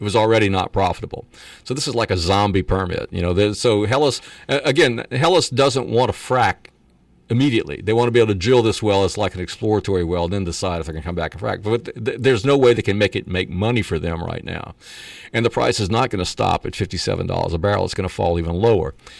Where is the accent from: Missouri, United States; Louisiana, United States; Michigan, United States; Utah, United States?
Louisiana, United States; The oil and gas industry that we grew up with in Louisiana was all extracted from pools.